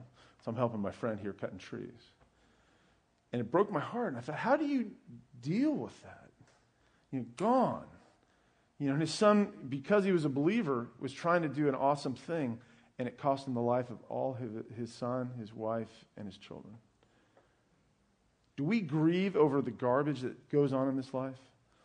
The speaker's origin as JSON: {"language": "English", "town": "Herndon", "region": "Virginia", "country": "United States", "tie": "born or raised there", "said": "I grew up in Herndon"}